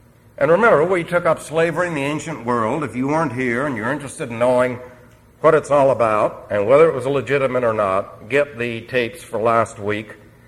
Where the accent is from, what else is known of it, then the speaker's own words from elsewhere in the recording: New York City, New York, United States; Now remember, I was raised in New York City, so I never had the opportunity to learn the other side of the picture.